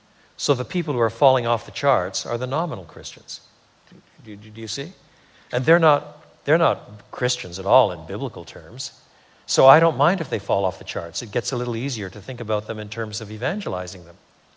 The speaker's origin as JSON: {"language": "English", "region": "Quebec", "country": "Canada", "tie": "born or raised there", "said": "I was brought up in French Canada. French Canada was extraordinarily Catholic when I was a boy."}